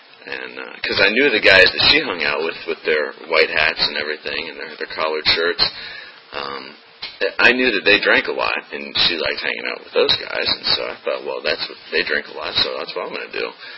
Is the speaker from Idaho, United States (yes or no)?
no; Maryland, United States; You know, I grew up in Maryland, in Montgomery County, just outside D.C., and, grew up in a very loving home.